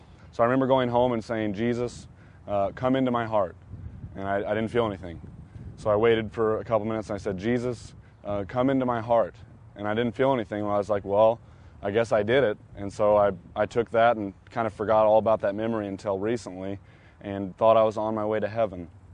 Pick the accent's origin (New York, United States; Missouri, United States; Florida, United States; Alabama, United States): Missouri, United States; Columbia; I'm 22 years old, and I'm from Columbia, Missouri, in the United States here.